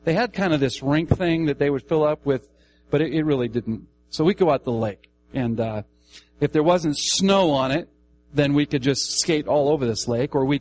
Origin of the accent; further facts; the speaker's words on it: Omaha, Nebraska, United States; also born or lived in Tracy, Minnesota; You know, I grew up in Omaha, but we moved from Omaha to this little town in southwestern Minnesota by the name of Tracy, Minnesota.